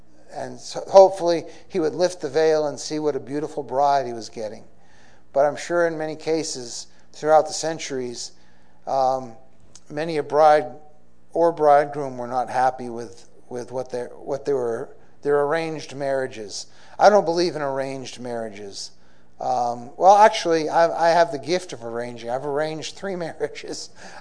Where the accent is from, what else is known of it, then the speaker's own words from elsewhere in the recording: Newton, Massachusetts, United States; from my home in Newton, in where I grew up in Newton, Massachusetts.